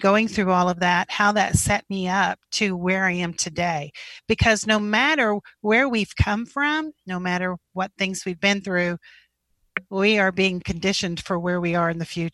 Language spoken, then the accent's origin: English; Texas, United States; I hail from Texas. So this is, I'm a Texas gal through and through. But I was born and raised about 45 minutes from Austin on the east side.